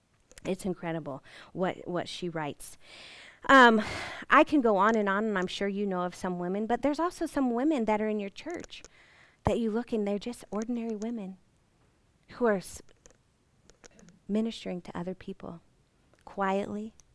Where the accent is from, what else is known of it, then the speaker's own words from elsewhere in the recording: United States; Just because I'm from America, I have something to say?